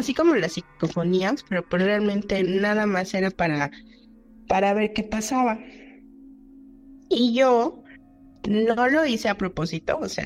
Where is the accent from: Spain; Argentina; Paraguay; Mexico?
Mexico; Mexico City; soy de la Ciudad de México, vivo en la delegación Gustavo Amadero.